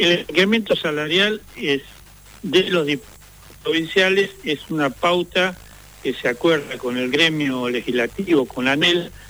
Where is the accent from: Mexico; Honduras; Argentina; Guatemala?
Argentina; San Martín de los Andes, Neuquén; yo soy de San Martín de los Andes